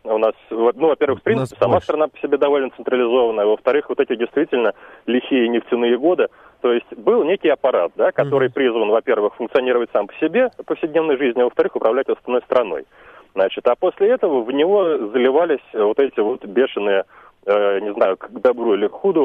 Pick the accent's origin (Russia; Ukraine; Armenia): Russia; Moscow; мы, москвичи.